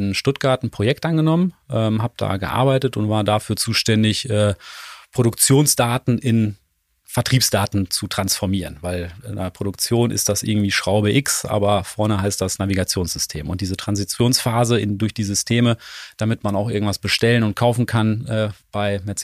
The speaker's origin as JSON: {"language": "German", "region": "Silesian Voivodeship", "country": "Poland", "moved": "yes", "lives_now": "Paderborn, Germany", "said": "Nee, wir sind aus Polen hier rüber raus, aus Schlesien genauer genommen, und hatten dann die Wahl, entweder nach Paderborn oder nach München zu kommen. Mein Vater war Ingenieur für Stahlbau"}